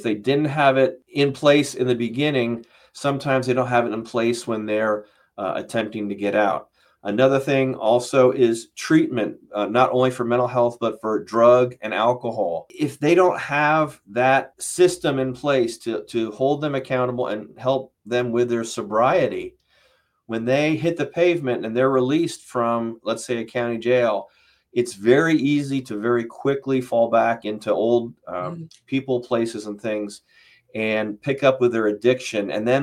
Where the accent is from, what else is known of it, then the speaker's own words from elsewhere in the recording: Orfield, Pennsylvania, United States; I'm from Orfield, Pennsylvania.